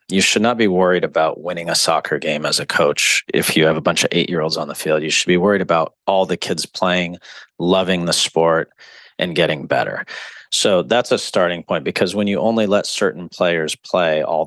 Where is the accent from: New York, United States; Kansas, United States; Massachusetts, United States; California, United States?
California, United States; I grew up in the Inland Empire with a single mom who was a special ed teacher.